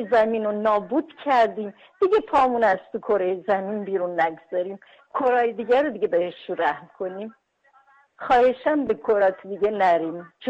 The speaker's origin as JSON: {"language": "Persian", "town": "Ahvaz", "region": "Khuzestan", "country": "Iran", "lives_now": "Karaj, Iran", "said": "من خودم اصالتا اهوازی هستم و ساکن کرج"}